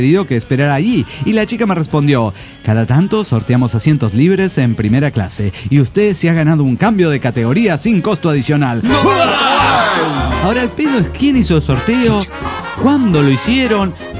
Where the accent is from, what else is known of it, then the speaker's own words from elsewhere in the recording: Maracaibo, Zulia, Venezuela; now in Colombia; Maracucho en Locombia